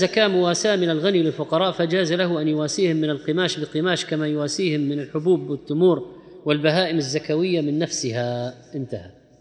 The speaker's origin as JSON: {"language": "Arabic", "country": "Syria", "said": "ما عندنا في الشام الآن من يبيعنا،"}